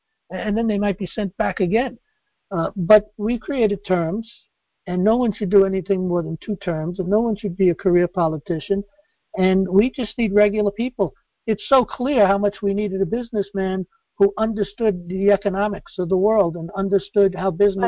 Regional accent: New York City, New York, United States; I come from New York City, so I've known about Trump for many, many years

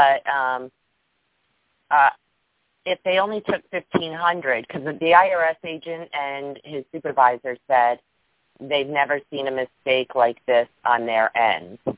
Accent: Connecticut, United States; I am from Connecticut.

